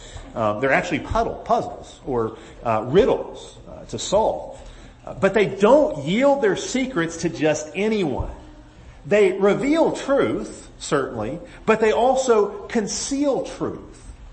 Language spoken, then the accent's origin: English; Birmingham, Alabama, United States; This actually emanates from my hometown of Birmingham, a lot of it.